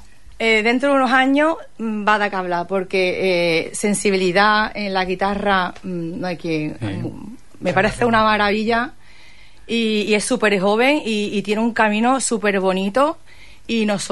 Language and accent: Spanish; Huelva, Andalusia, Spain; now in Alcalá, Spain; yo soy de Huelva, de las colonias, de la plaza Nuestra Señora de los Dolores. Y salí hace 15 años porque me saqué mi plaza y me tuve que ir para Sevilla